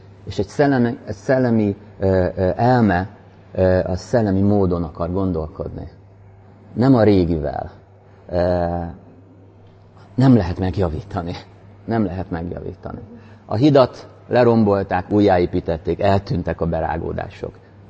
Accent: Szeged, Csongrád-Csanád, Hungary; én szegedi vagyok

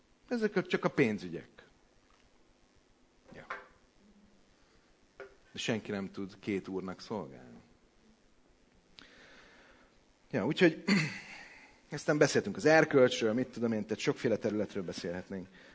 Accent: Hungary; Büszke voltam, hogy magyar vagyok.

